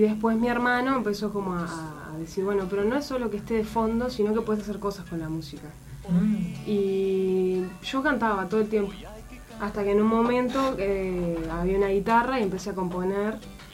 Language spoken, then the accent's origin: Spanish; Montevideo, Uruguay; born there; also born or lived in Florida / El Pinar; now in Solimar, Uruguay; No, nací acá en Montevideo, viví un tiempo en Florida, después en El Pinar, después Solimar, después ya sí me quedé allá en Solimar.